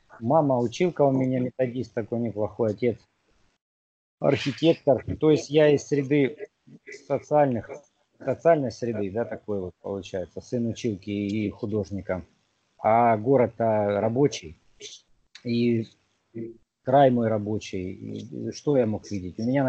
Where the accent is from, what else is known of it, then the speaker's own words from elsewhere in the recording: Horlivka, Donetsk Oblast, Ukraine; родители сейчас остаются там в Горловке. Родился в Донецке, а школу заканчивал. Это было все в Горловке. В 2000-м безвыездно уже как бы в Донецке проживаю с новой семьей.